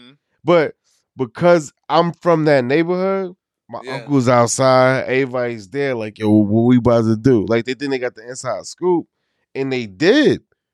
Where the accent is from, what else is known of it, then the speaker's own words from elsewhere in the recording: Queens, New York, United States; And I understand the dynamic of that shit because I'm from Queens, right?